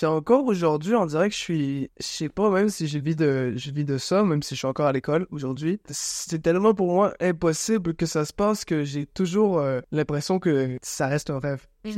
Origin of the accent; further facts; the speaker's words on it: Quebec, Canada; je suis québécois, je sais pas si ça se remarque.